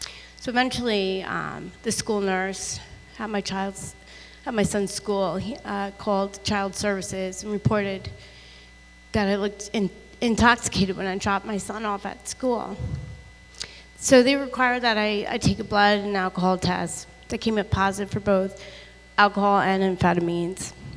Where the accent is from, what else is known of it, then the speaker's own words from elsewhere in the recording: Ridgewood, New Jersey, United States; I'm from Ridgewood, New Jersey.